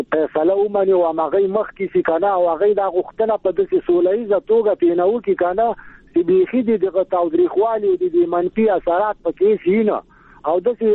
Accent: Afghanistan; زه یو افغان یم

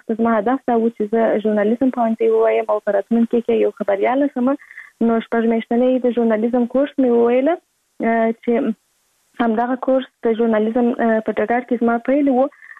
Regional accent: Kandahar, Afghanistan; born there

